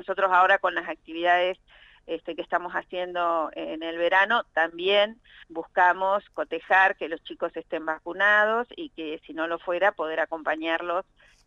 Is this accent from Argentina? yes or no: yes; Santa Cruz, Argentina; Sí, por suerte salí bien abrigada. Somos patagónicos, ya sabemos que de esto se trata.